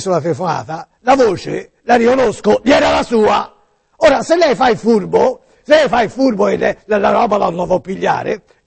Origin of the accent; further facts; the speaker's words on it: Tuscany, Italy; io sono toscano